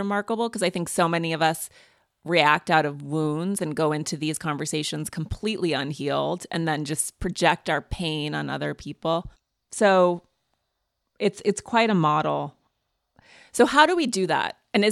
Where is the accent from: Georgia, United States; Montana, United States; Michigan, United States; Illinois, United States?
Montana, United States; I'm from Montana, which is a purple state, and it's a really interesting sort of mix of people